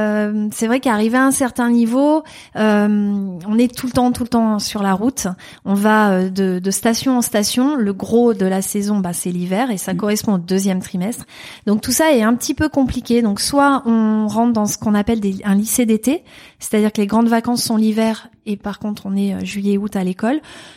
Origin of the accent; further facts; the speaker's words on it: Ajaccio, Corsica, France; also born or lived in Étaples / Alpe d'Huez; Je suis née dans le Nord-Pas-de-Calais, à Étaples-sur-Mer. Ensuite, j'ai grandi à Ajaccio, en Corse. Et j'ai fini, la fin de mon enfance, le début de mon adolescence, dans les Alpes, à l'Alpe d'Huez exactement.